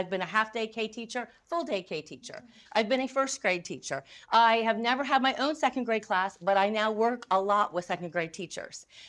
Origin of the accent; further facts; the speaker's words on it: North Carolina, United States; But I'm from North Carolina.